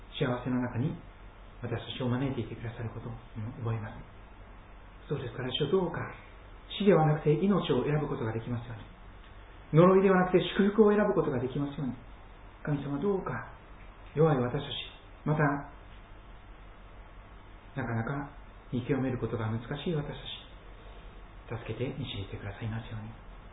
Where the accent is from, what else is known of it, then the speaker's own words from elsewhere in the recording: Kansai, Japan; あの関西の出身ですからね